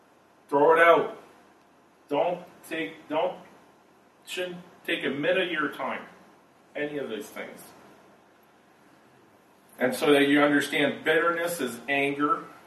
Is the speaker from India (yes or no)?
no; Canada; born there; I was born in Canada from a good family that where my mom was a Christian.